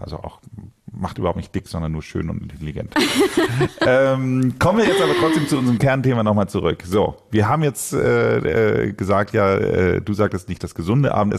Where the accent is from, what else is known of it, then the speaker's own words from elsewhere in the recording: Hamburg, Germany; also bei uns in Hamburg